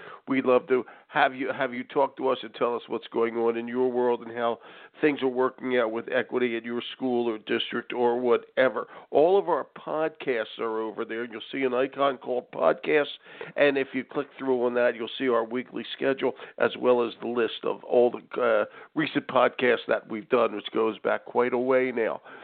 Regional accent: Philadelphia, Pennsylvania, United States; And I grew up in Philadelphia

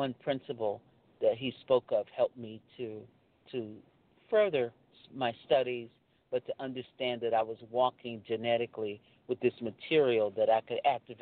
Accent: Galveston, Texas, United States; Well, actually, I'm from Galveston Island. That's where I'm from.

